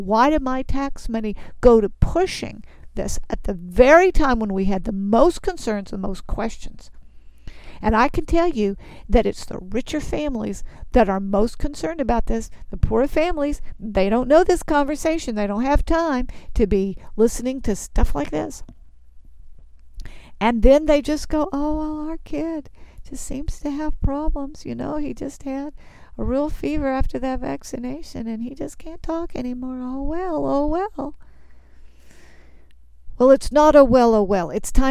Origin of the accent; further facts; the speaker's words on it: United States; And I'm an American. And I was reared that we were for liberty and justice for all.